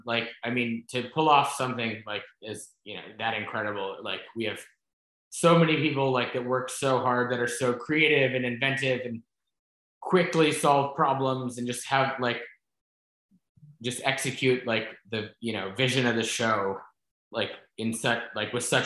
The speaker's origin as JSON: {"language": "English", "town": "Houston", "region": "Texas", "country": "United States", "tie": "born or raised there", "said": "growing up in Houston, which is like really exciting because it's my hometown. They filmed in like the, you know, neighborhood city hall that's like six blocks from me where I grew up."}